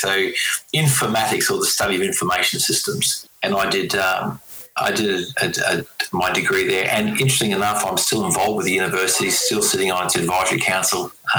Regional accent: Brisbane, Queensland, Australia; I grew up in Brisbane. Yeah, I grew up in Brisbane, Colin, and went to high school here and even went to university here

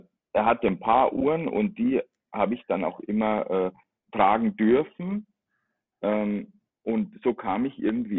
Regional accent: Bavaria, Germany; born there; now in Frankfurt, Germany; Komme ursprünglich, das hört man, glaube ich, nicht aus Hessen, bin gebürtiger Bayer.

